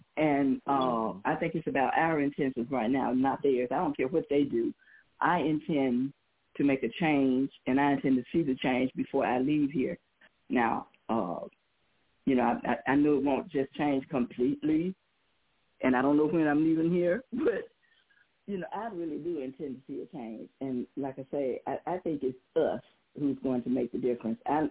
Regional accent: Jackson, Mississippi, United States; born there; for Rasha Unk. And I was born here in Jackson, Mississippi.

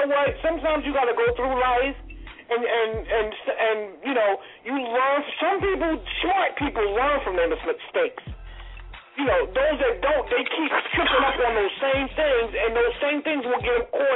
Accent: New York, United States; I get where he's coming from, because he's from Brooklyn or whatever, and I'm a New Yorker, too.

